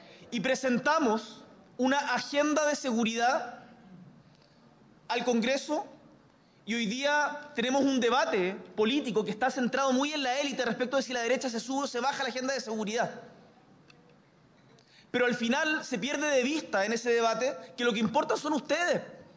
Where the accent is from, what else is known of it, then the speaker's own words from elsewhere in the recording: Punta Arenas, Magallanes, Chile; now in Santiago, Chile; yo soy de Punta Arenas. En Punta Arenas yo estaba asociado a la Junta de Vecinos de la Fitzroy, en el Barrio Sur.